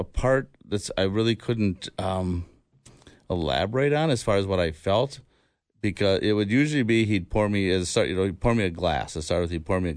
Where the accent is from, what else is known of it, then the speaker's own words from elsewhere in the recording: White Bear Lake, Minnesota, United States; I grew up in White Bear Lake, Minnesota.